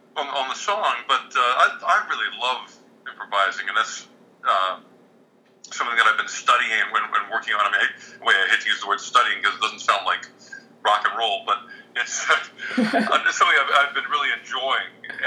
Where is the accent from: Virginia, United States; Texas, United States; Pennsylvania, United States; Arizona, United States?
Pennsylvania, United States; Greensburg; It was kind of a rural area where I grew up. I was outside of Greensburg.